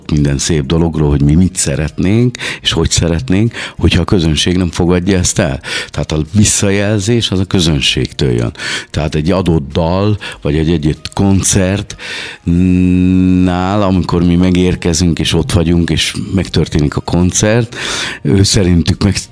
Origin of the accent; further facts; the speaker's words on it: Győr, Győr-Moson-Sopron, Hungary; born there; mert hogy győri születésű vagyok